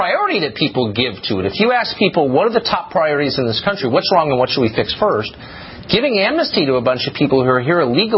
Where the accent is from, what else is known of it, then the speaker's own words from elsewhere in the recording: United States; So why should I, as an American, thinking about our economy